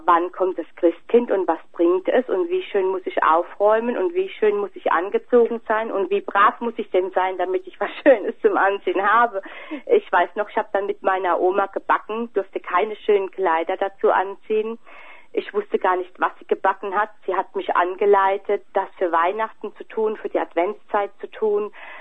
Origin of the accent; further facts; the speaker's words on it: Livada, Arad County, Romania; Also ich wurde in Arad geboren. Die Stadt selber sah ich nur zum Einkaufen oder wenn wir jemanden besucht haben. Mein eigentliches Leben hat sich nur in Baumgarten abgespielt.